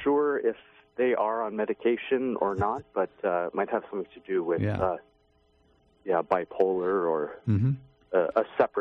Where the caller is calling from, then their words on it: Toronto, Ontario, Canada; I'm from Toronto, Canada.